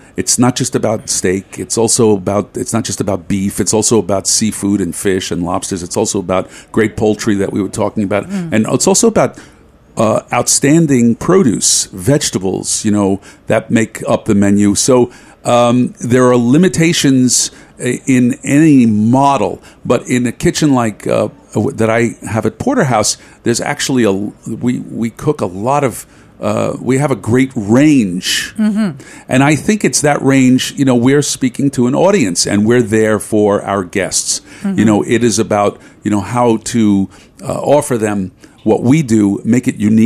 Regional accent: Bensonhurst, New York, United States; Bushwick. I'm from Bensonhurst.

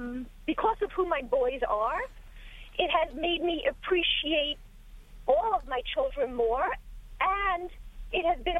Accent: New York, United States; I grew up on Long Island. I thought it was just going to be your, like, typical life.

